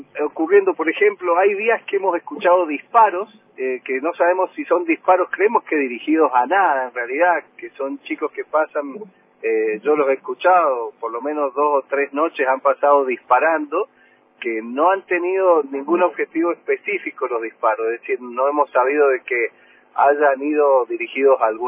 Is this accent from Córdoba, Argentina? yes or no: no; Mendoza, Argentina; yo soy mendocino